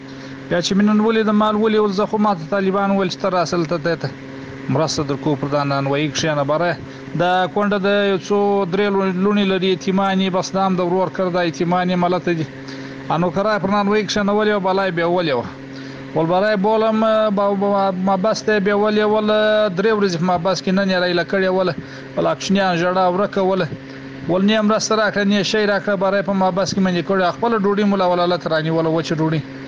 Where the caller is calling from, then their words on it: Kandahar, Afghanistan; زه دلته په کندهار کې اوسېږم.